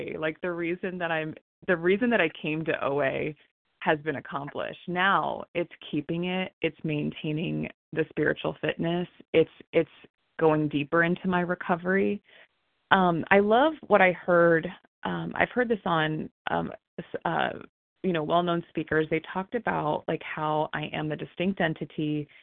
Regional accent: Ohio, United States; I'm from Ohio, and I'm so grateful.

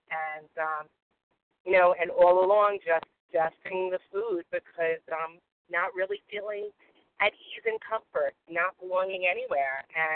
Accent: New York, United States; from New York, a recovered compulsive overeater.

